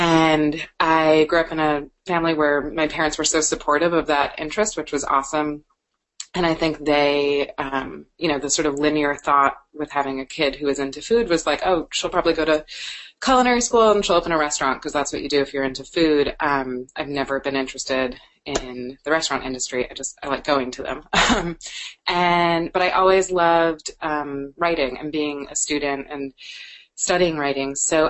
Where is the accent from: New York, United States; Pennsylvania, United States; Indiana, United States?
New York, United States; I grew up mostly in New York City, and then I went to college in New York City.